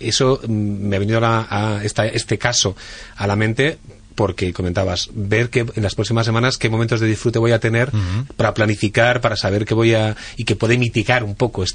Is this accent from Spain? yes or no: yes; Castile and León, Spain; yo he estado varios días en mi pueblo, un pueblo pequeñito de Castilla y León